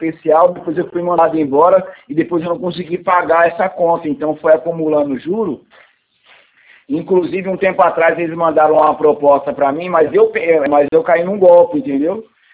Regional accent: Presidente Venceslau, São Paulo, Brazil; nós é de Venceslau, nós estamos aqui em Presidente também.

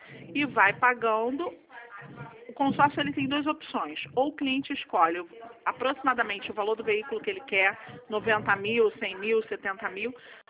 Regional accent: Rio de Janeiro, Brazil; also born or lived in São Pedro da Aldeia / Araruama; Agora eu voltei pra minha terra natal, voltei pro Rio de Janeiro.

